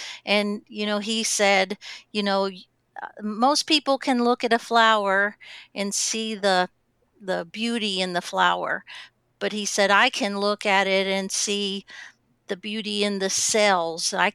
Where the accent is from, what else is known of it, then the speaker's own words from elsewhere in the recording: Pittsburgh, Pennsylvania, United States; And I grew up in Pittsburgh. So one place in Pittsburgh, I worked at a company